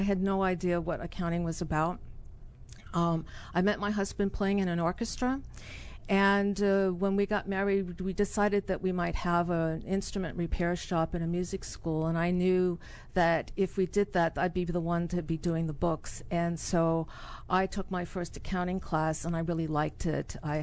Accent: New Hampshire, United States; No, I'm not a Maryland person. I grew up in the White Mountains of New Hampshire.

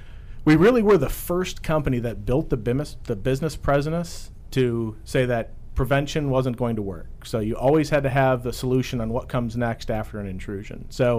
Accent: Binghamton, New York, United States; born there; I come from upstate New York. I was born in Binghamton, where I had very, very humble roots.

